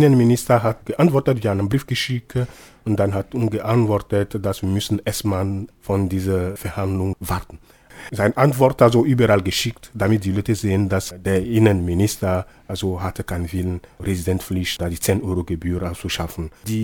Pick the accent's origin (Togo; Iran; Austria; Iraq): Togo; Damals also in meinem Heimatland Togo